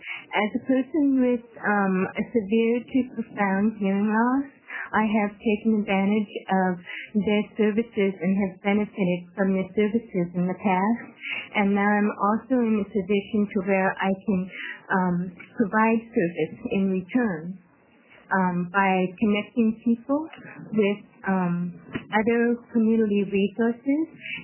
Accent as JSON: {"language": "English", "town": "Eugene", "region": "Oregon", "country": "United States", "said": "I'm from Eugene, Oregon."}